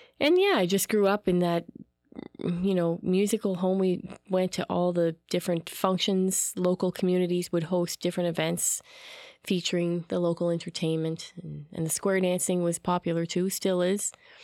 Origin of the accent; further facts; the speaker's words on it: Cape Breton Island, Nova Scotia, Canada; I'm from Cape Breton Island, Nova Scotia. And I came from a home there that was very rich in the local traditions.